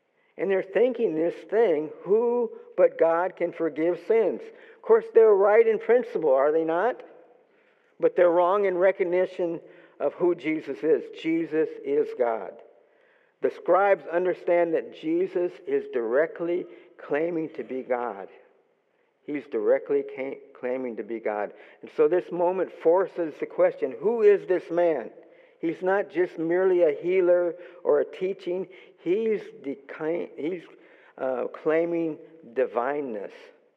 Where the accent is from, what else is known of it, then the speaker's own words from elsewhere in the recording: Texas, United States; We're from Texas, and there's a lot of mesquite there.